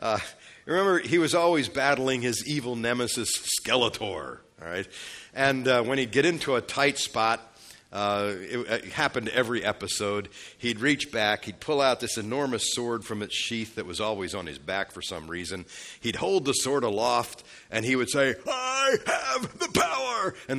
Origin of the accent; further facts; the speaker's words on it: Ephrata, Pennsylvania, United States; In my hometown, in colonial days, there was, the buildings are still there, but there was a cloister. The place was named Ephrata after the biblical name for Bethlehem.